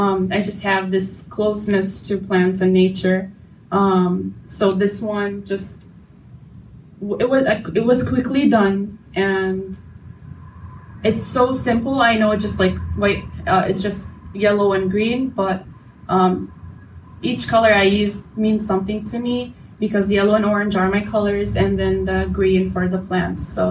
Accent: Jordan; moved away; So I came from Jordan 7 years ago, but I've been always doing art all my life because also my mom is an artist.

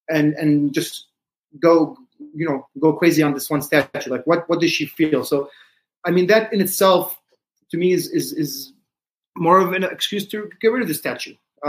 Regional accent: Canada; Maybe it's because I grew up on Jefferson Boulevard in Canada as a kid

